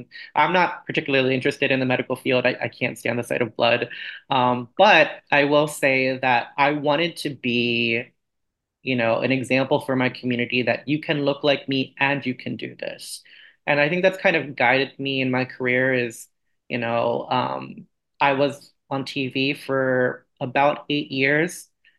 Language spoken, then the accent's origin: English; United States; being Asian American has absolutely impacted what choices I've made in my career